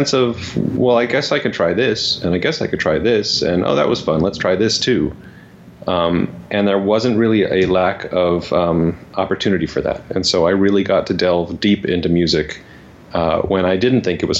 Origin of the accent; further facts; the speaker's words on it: Los Angeles, California, United States; So I grew up in Los Angeles.